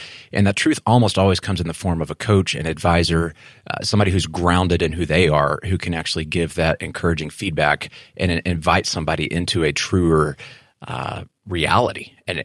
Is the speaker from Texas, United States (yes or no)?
yes; Texas, United States; From West Texas. We don't use that word in West Texas.